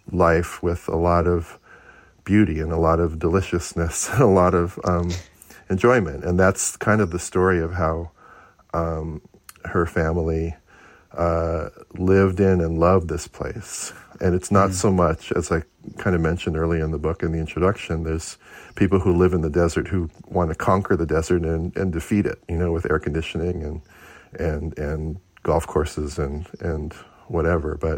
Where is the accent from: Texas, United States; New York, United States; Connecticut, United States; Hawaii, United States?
Hawaii, United States; You know, I'm from Hawaii, which is pretty green and wet